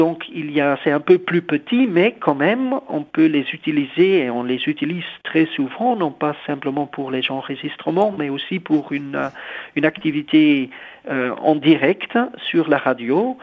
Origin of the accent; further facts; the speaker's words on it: Flanders, Belgium; born there; French is a second language; moi, je suis natif de la partie flamande et j'y suis retourné il y a donc 10 ans